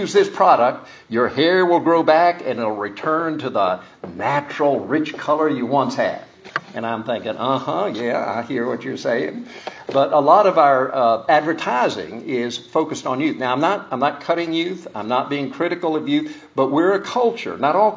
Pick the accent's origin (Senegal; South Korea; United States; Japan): South Korea; I grew up in Korea.